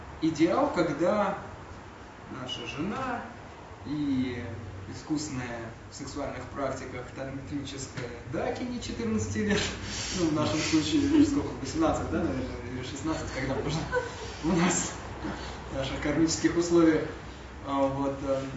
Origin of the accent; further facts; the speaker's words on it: Russia; born there; я очень счастлив, что я родился в России именно в это время, в этом веке